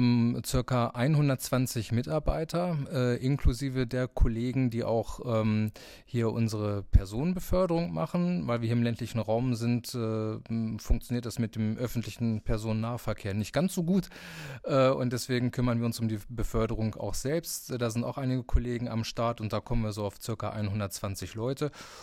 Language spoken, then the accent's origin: German; Einbeck, Lower Saxony, Germany; Ich komme aus Einbeck, bin Sozialpädagoge und hier am Standort Dassel Werkstattleiter seit Anfang 2023.